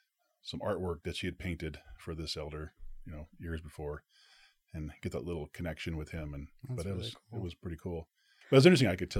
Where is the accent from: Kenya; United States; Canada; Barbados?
United States; Denver, Colorado; and that stood for Colorado Denver Mission, and I'm from Denver.